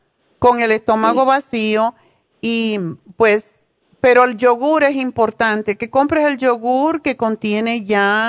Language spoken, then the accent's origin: Spanish; Cuba; La puedes comer, es un tubérculo, como en cubano le decimos una vianda.